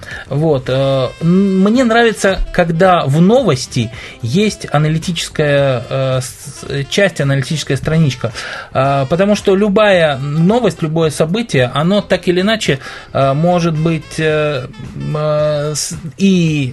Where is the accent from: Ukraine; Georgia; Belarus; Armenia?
Ukraine; now in Moscow, Russia; мы находимся в Москве, а оба наших... Ну, мы оба фактически с Украины.